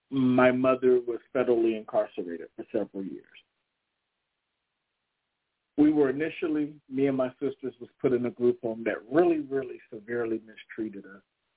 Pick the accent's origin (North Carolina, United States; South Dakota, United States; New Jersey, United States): North Carolina, United States; Fayetteville; I made it all the way back to my hometown from Hope Mills to Fayetteville.